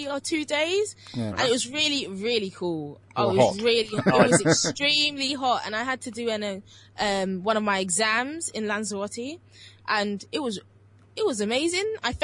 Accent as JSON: {"language": "English", "town": "Barking", "region": "London", "country": "United Kingdom", "said": "I'm from Barking, which is East London-ish slash Essex."}